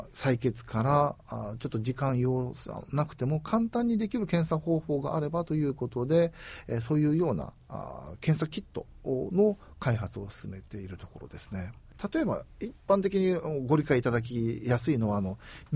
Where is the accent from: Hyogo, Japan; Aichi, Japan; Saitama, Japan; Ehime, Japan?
Ehime, Japan; Shikokuchuo; 私は地元の四国中央市の方、また愛媛県の方、または四国全体の企業さんにもお世話になってますんで